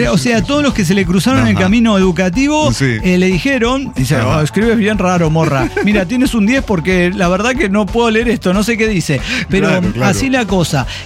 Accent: Bucaramanga, Santander, Colombia; born there; Y así, pero bueno, nací en Colombia.

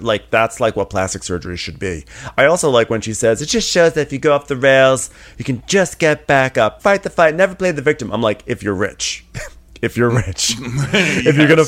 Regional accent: New York, United States; So then, I'm from Westchester County, New York, okay? So I'm allowed to have upstate New York snobbery

